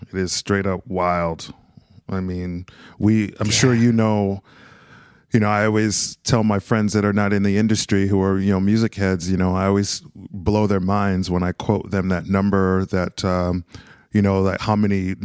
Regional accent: Los Angeles, California, United States; also born or lived in Bay Area; I grew up in Los Angeles, but then I went to uni in Santa Barbara

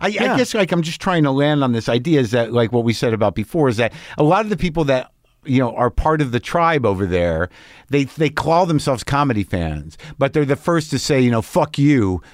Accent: New Mexico, United States; born or raised there

